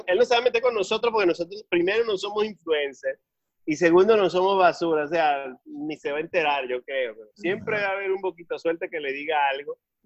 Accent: Venezuela; Colombia respetó nuestra dignidad como venezolano

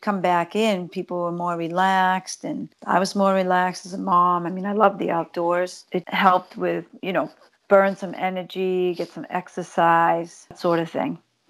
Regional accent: Sweden; now in United States; I grew up skiing, cross country and downhill. I grew up in Sweden.

